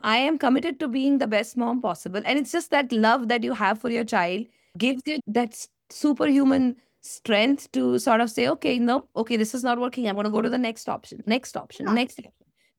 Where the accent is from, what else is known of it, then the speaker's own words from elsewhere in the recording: India; now in United States; we were stuck in the U.S. immigration because we came from India, and Indians have a hard time immigrating because we are a lot of them.